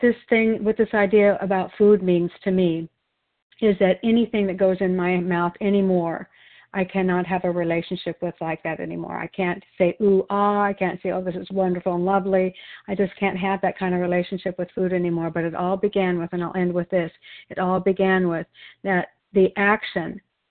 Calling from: Wilsonville, Oregon, United States

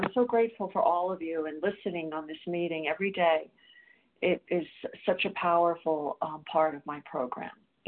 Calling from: South Carolina, United States

